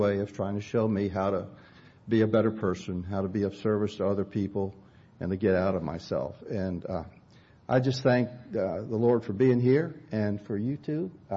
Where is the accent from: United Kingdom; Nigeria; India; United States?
United States; Atlanta, Georgia; I'm from the Atlanta area.